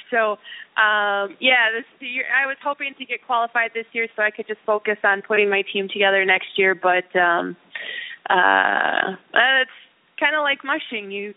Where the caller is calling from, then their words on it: Newberry, Michigan, United States; I'm actually just outside of Newberry, Michigan, and in the middle of a blizzard.